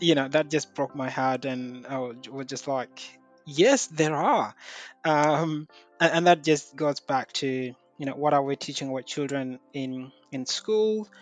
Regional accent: South Sudan; also born or lived in Uganda; now in Australia; Growing up in my home country, South Sudan, I've never had the opportunity to celebrate a national day.

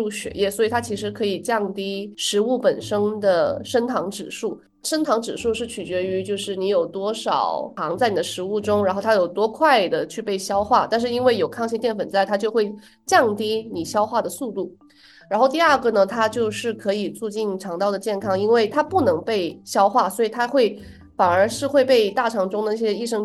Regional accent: China; 就比如说我们中国人可能长期吃白米饭

